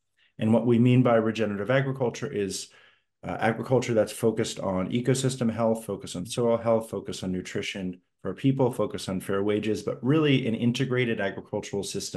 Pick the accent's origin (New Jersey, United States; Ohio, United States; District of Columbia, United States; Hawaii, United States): District of Columbia, United States; Washington; I grew up in Washington, D.C. My mom's from Eastern Shore, Maryland. My dad, Sammy, was from Baltimore.